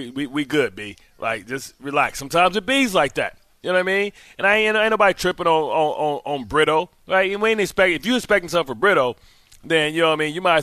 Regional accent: Detroit, Michigan, United States; And like I grew up in Detroit, so I was used to long winters.

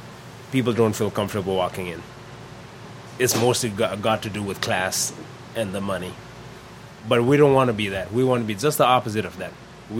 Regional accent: Nepal; moved away as an adult; I'm an immigrant from Nepal. I came here when I was 18 for college

